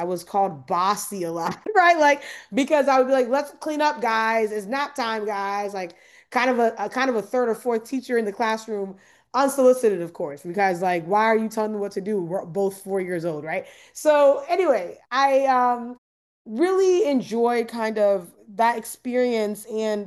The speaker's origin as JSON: {"language": "English", "country": "Ghana", "also_born_or_lived": "Maryland", "said": "I'm super excited to hopefully be in community with y'all. I'm from Ghana and I've lived in Maryland for much of my life. So I'm a proud Marylander, go Ravens."}